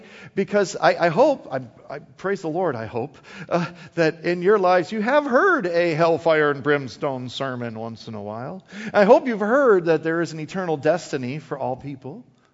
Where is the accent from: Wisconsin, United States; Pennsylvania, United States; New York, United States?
Wisconsin, United States; also born or lived in South Dakota, United States; I'm born and raised in Wisconsin, so I call it the North and Midwest. Lived 12 years in South Dakota, still Midwest, and now my wife and I live here in Iowa, still pretty much the Midwest, right?